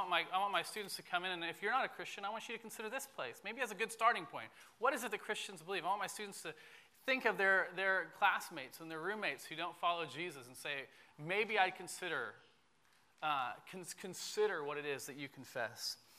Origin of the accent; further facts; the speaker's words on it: Washington, United States; I'm from Washington State, after all. We probably didn't go to the same school.